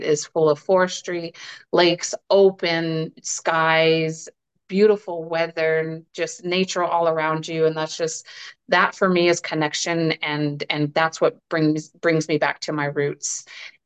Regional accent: Arizona, United States; Growing up in Arizona, it gave me just a small portion of what the world looked like growing up in a small town.

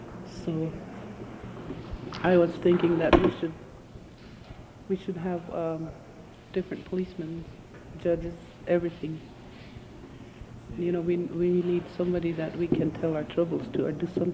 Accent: Anderson, United States; I'm from Anderson. And I'm not from Martin, but I have one daughter living there with two little children.

